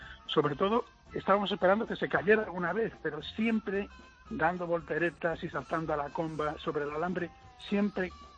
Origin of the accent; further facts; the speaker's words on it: Canary Islands, Spain; now in Galicia, Spain; que yo también soy canario.